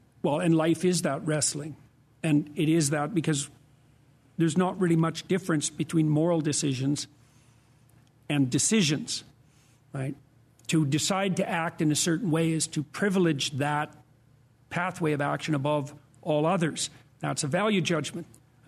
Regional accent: Canada; Well, first of all, as you pointed out, I'm Canadian, so just that in itself.

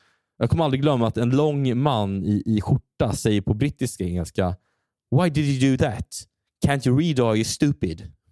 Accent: Chile; Swedish is a second language; Och de hör att jag är från Chile på min accent när jag pratar med dem.

